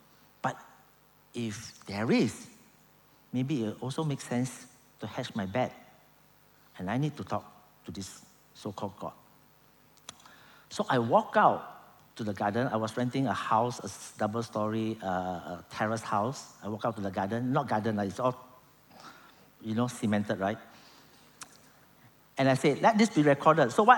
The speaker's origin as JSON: {"language": "English", "region": "Malacca", "country": "Malaysia", "said": "since I'm from Malacca, I get a chance to go to the oldest temple in Malaysia, right?"}